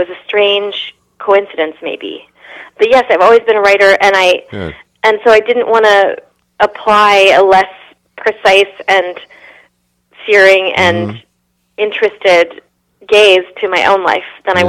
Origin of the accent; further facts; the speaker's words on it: California, United States; The coming-of-age story about a girl growing up in California.